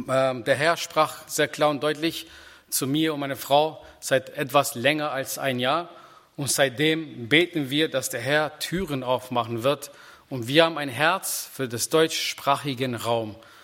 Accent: Kosovo; Und wir kommen auch aus dem Kosovo.

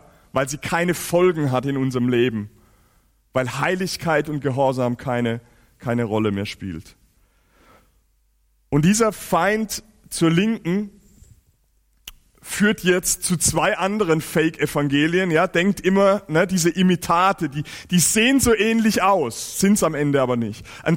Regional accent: Giessen, Hesse, Germany; dort, wo ich herkomme, in Gießen, ne, das ist ja so ein bisschen auch so ein Bible Belt, ganz viele Gemeinden im hessischen Hinterland

